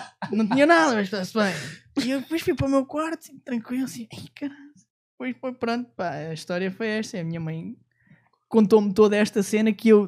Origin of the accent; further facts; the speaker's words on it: Sobralinho, Lisbon, Portugal; Eu sou de Sobralinho.